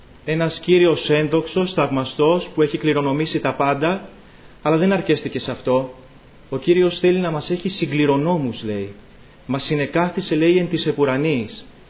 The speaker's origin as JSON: {"language": "Greek", "town": "Patras", "region": "Western Greece", "country": "Greece", "said": "Εμείς είμαστε από την Πάτρα"}